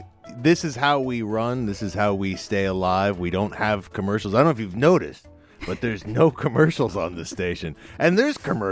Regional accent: Point Pleasant, New Jersey, United States; Yeah, I'm from Point Pleasant. Yes. And the country town of Point Pleasant, New Jersey.

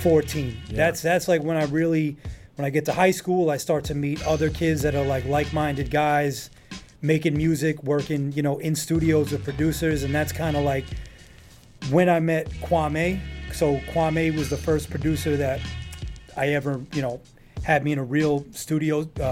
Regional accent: Rockaway Beach, New York, United States; Like I grew up in Rockaway Beach, you know what I mean? So it's like my neighborhood realistically was mostly like firemen, teachers, and nurses

